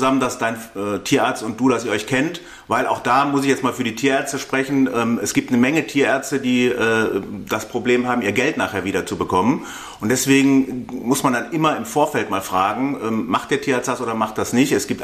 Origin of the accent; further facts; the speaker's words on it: North Rhine-Westphalia, Germany; Ich komme aus Nordrhein-Westfalen.